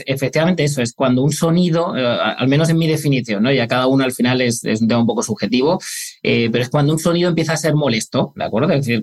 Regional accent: Granada, Andalusia, Spain; yo soy de Granada

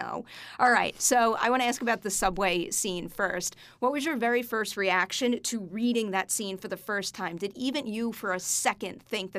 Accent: New York, United States; I'm a New Yorker, too.

